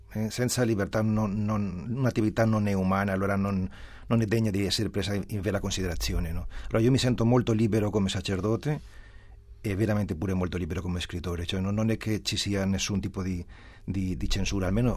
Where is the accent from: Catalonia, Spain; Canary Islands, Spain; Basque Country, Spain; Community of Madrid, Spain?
Community of Madrid, Spain; Madrid; Italian is a second language; molto conosciuto in Spagna, è stato tradotto in tantissime lingue e ha avuto un'importanza grande nel mio paese